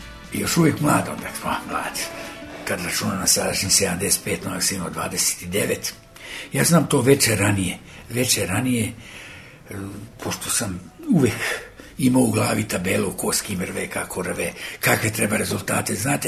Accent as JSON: {"language": "Serbian", "country": "Serbia", "said": "Ja sam prvi Srbin"}